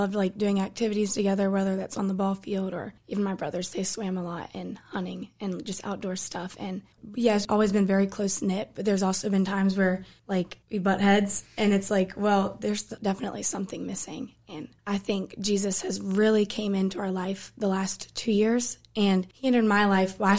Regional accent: Broadway, Virginia, United States; I grew up in Broadway, Virginia, and I've lived with both my parents all my life and my two older brothers, Ryan and Austin.

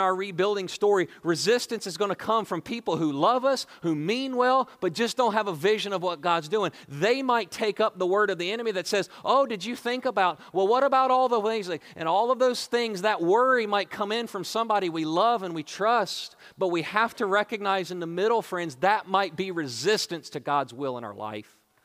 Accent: Elkton, United States; Now, I'm from Elkton. I can say this now.

